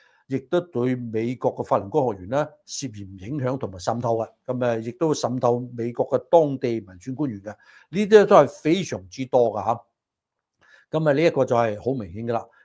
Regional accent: Hong Kong; 我哋香港人

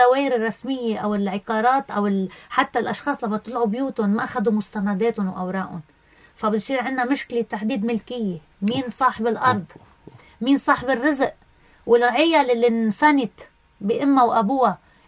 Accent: Lebanon; انا كمواطن لبناني

